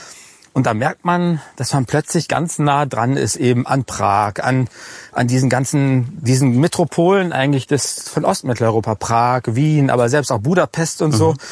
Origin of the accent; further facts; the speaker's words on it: North Rhine-Westphalia, Germany; ich bin eigentlich geboren im Ruhrgebiet, aber aufgewachsen im Münsterland, also auf der anderen Seite der Bundesrepublik, quasi in Sichtweite der holländischen Grenze.